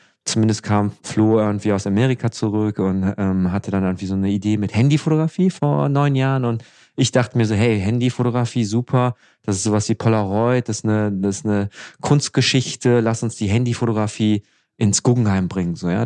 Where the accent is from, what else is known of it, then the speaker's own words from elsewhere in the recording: Düsseldorf, North Rhine-Westphalia, Germany; Und ich komme aus Düsseldorf